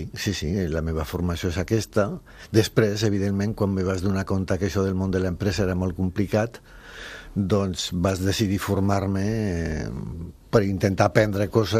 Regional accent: Aragon, Spain; Catalan is a second language; moved away as an adult; Vaig començar a treballar al manicomi de Zaragoza, jo soc aragonès.

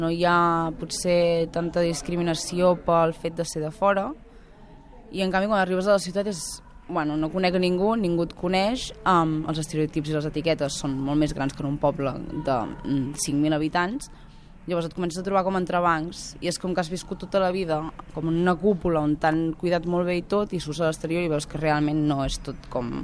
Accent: Arbúcies, Catalonia, Spain; now in Girona, Spain; Tinc 21 anys, sóc del 95 i vaig néixer a Girona, a Santa Caterina, l'antic Santa Caterina, no el d'ara. I sóc d'Arbúcies.

